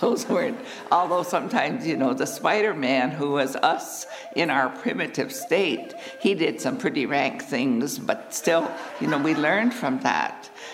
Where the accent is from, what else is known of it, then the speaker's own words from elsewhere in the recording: North Dakota, United States; born there; I was born in rural Sioux County on my grandfather … land, and I was born on October 14th, 1930. But I still own the land where I was born